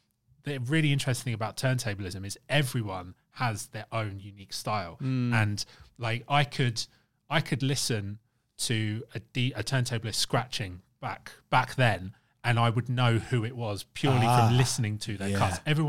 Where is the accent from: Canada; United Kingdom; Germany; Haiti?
United Kingdom; London; I'm from London, I grew up in London, I came up in the London scene.